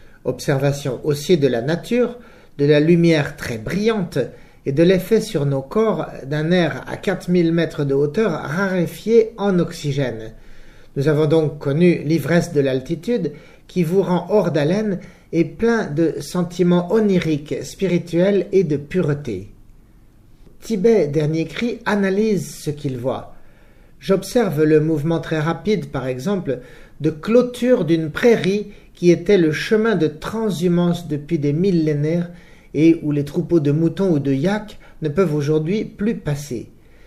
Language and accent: French; France; chez nous, en France, en Europe